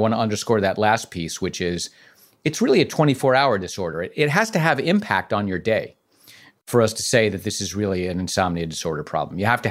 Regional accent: Bronx, New York, United States; I'm from the Bronx, by the way.

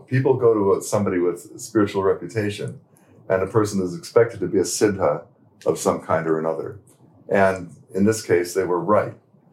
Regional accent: Santa Fe, New Mexico, United States; Which is my native place.

